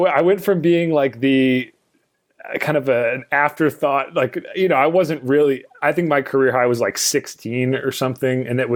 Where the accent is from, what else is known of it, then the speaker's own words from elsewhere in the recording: Davidson, North Carolina, United States; So growing up, I grew up in Davidson, North Carolina, a huge Davidson Wildcats fan.